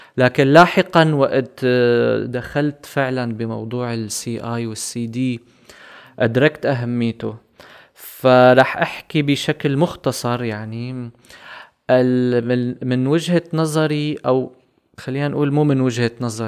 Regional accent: Syria; also born or lived in Egypt; now in Germany; بسبب ظروف مغادرة سوريا والسفر طلعت من سوريا، عشت فترة بمصر بعدين جيت على ألمانيا.

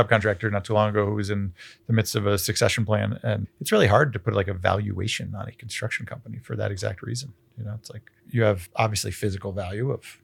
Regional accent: New York, United States; Growing up in Central New York, and I'd gone to school in New England for a couple of years before college.

